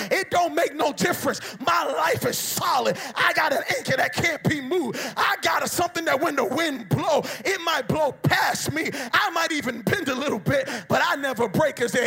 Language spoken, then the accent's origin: English; Boston, Massachusetts, United States; I grew up in Boston.